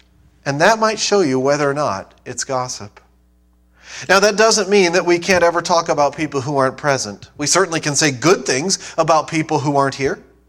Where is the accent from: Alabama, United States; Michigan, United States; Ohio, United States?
Ohio, United States; I'm originally from Ohio.